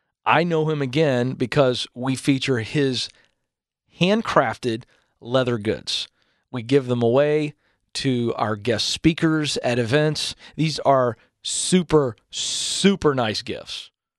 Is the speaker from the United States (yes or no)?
yes; the South, United States; I'm born and raised in the South.